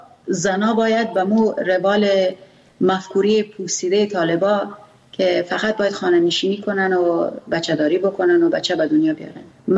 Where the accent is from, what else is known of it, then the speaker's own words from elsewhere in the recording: Afghanistan; first language Pashto; چون ما زبان مادریم پشتو است